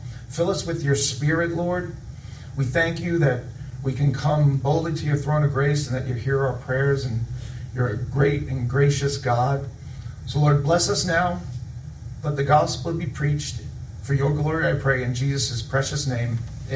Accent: Long Island, New York, United States; Well, good morning. I'm from Long Island, New York

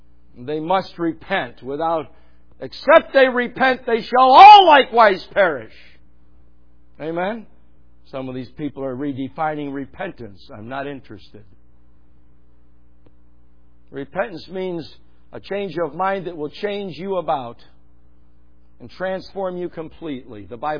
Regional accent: New York, United States; Come on, I'm from New York. I'll say everything bad I want about that place.

